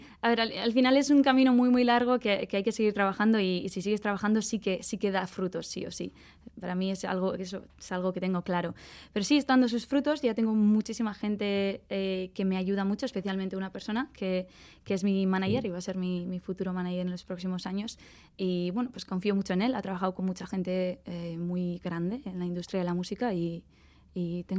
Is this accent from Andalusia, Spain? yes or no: no; Bermeo, Basque Country, Spain; os he cantado una canción que se llama …, que habla de Bermeo, de mi pueblo.